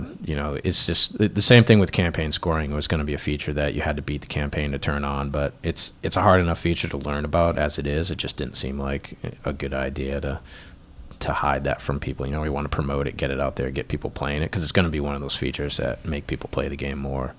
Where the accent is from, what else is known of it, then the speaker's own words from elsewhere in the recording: New England, United States; I grew up in New England.